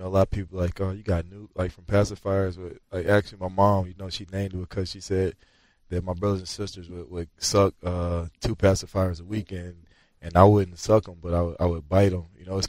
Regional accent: Clemson, South Carolina, United States; Yeah, I'm from Clemson. My address says Central, but I'm from Clemson.

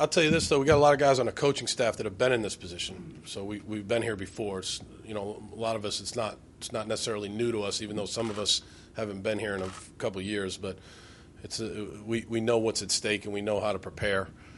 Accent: Massachusetts, United States; I'm just kidding. I'm from Massachusetts.

